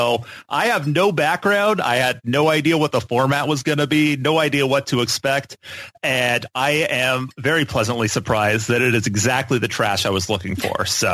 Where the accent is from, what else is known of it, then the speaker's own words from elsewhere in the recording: Tacoma, Washington, United States; I'm 23. I'm from Tacoma, Washington.